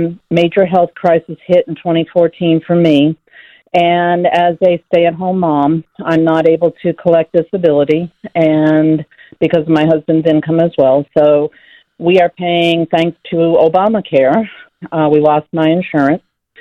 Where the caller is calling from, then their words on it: North Carolina, United States; Good afternoon. I'm calling from North Carolina.